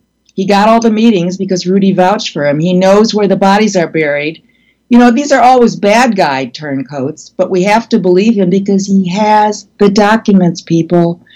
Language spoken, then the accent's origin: English; Milwaukee, Wisconsin, United States; like a raving loon in my hometown, Milwaukee, at a quasi-Nazi rally